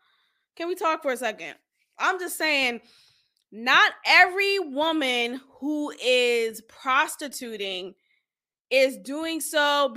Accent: Boston, Massachusetts, United States; growing up in Boston, if you're a Bostonian, you know. Blue Hill Avenue.

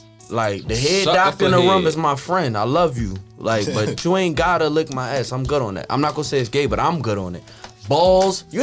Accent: Baltimore, Maryland, United States; Like I'm from Rice Town, the 2900 block, Park Heights, down bottom.

